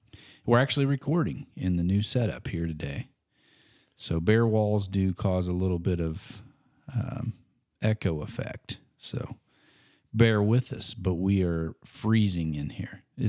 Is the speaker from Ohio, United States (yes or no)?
no; Missouri, United States; it's from my home state of Missouri.